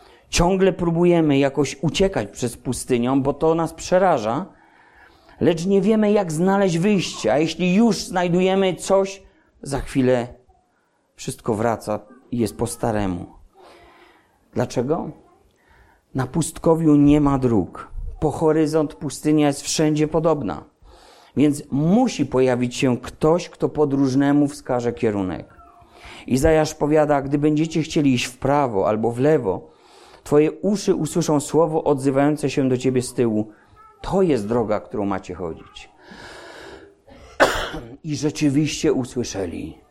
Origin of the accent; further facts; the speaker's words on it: Silesian Voivodeship, Poland; No wiecie, ja ze Śląska, morze, a dla niego?